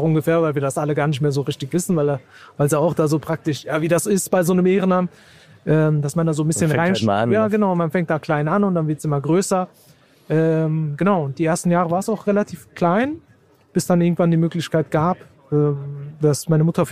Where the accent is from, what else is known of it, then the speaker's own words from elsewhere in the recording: Bochum, North Rhine-Westphalia, Germany; Wir kommen aus dem Ruhrgebiet, aus dem schönen Bochum.